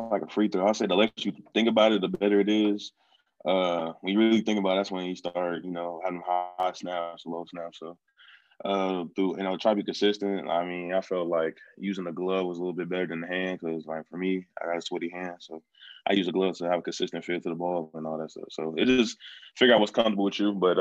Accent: Chicago, Illinois, United States; moved away; also born or lived in Texas; I'm originally from Chicago, and I played basketball. And then my family had moved us to Texas.

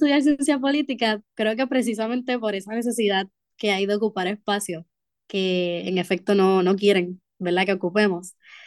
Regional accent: Guaynabo, Puerto Rico; yo soy nacida en Atorrey, criada entre el barrio Tierra Santa en Guaynabo y Santurce, varios de esos sectores, entre ellos el residencial Luis Llorén Torres.

